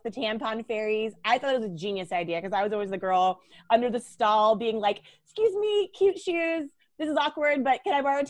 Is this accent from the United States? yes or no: yes; East Coast, United States; now in Laguna Beach, United States; Yeah, well, my story is I'm from the East Coast. So I'm two-thirds East Coast, one-third West Coast. Live here in Laguna Beach